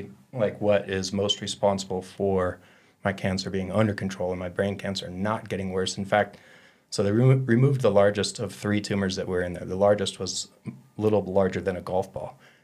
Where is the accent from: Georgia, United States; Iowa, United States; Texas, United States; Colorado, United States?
Colorado, United States; Golden; I grew up in Golden, lived out east in Brighton where the lake is, and then moved here for skydiving and close to the airport